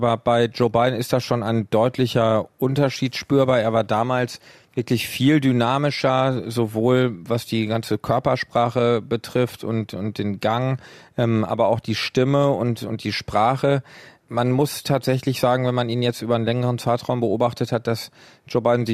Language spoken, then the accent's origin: German; Iserlohn, North Rhine-Westphalia, Germany; ich komme aus Iserlohn. Das ist eine kleine Stadt im Sauerland mit 100.000 Einwohnern.